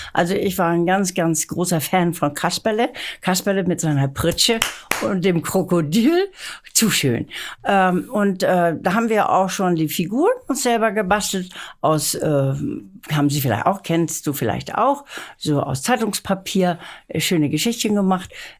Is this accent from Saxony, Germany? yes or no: no; Lübeck, Schleswig-Holstein, Germany; ich bin in Lübeck aufgewachsen